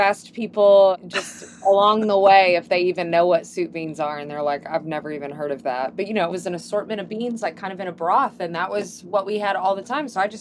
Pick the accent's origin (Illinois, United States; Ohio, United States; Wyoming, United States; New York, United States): Ohio, United States; I grew up near Cincinnati, so I saw a lot of the opportunities that would come through Cincinnati